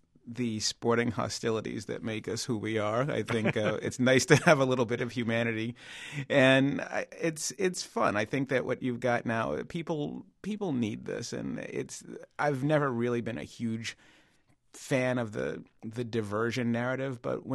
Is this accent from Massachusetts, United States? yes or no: yes; Boston, Massachusetts, United States; I grew up in Boston